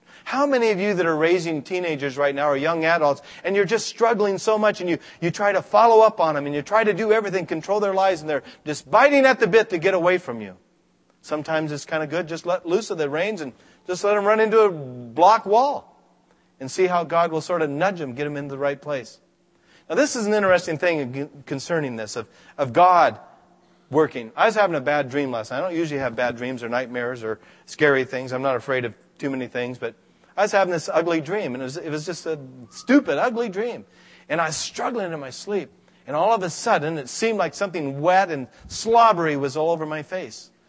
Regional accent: Scotland, United Kingdom; And I'm a Scotsman, so I like to pinch the penny.

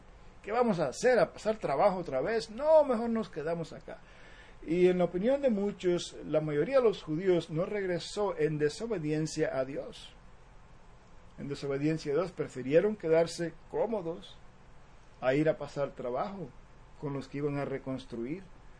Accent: Cuba; moved away; si cuando yo vine de Cuba, yo no debía haberme quedado en Cuba

